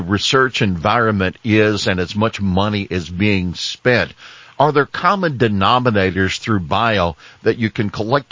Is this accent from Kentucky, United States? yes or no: yes; Kentucky, United States; I come from Kentucky